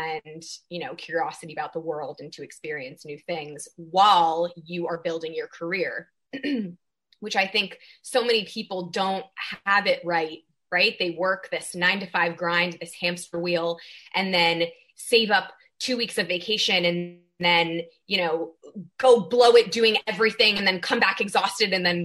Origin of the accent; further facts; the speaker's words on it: California, United States; I grew up in the Bay Area. I've always been very drawn to sailing.